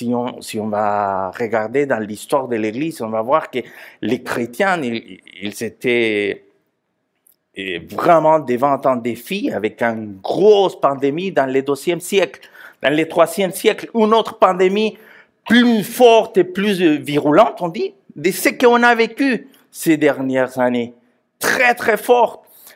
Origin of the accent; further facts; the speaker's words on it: Guatemala; accent: Latino; French is a second language; les amis à Guatemala, mon pays d'origine